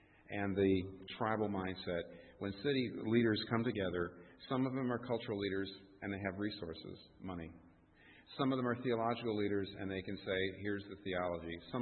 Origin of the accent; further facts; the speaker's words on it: United States; I'm American, so I'm into free enterprise, free market.